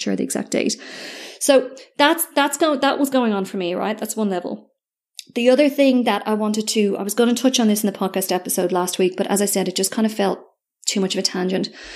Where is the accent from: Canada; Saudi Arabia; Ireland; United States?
Ireland; Okay, first of all, I'm Irish. I was raised as a Roman Catholic.